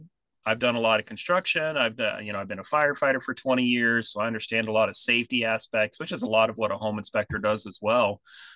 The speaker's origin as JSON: {"language": "English", "region": "Iowa", "country": "United States", "lives_now": "Arkansas, United States", "said": "So a few years ago, I lived up in Iowa. I'm originally from Iowa before moving to Arkansas."}